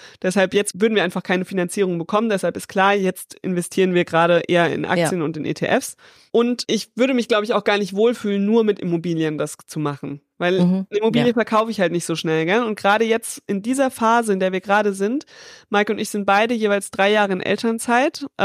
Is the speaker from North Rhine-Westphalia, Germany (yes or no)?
no; Aschaffenburg, Bavaria, Germany; 2021 haben wir noch eine Zwei-Zimmer-Wohnung gekauft in Aschaffenburg, was meine Heimatstadt ist.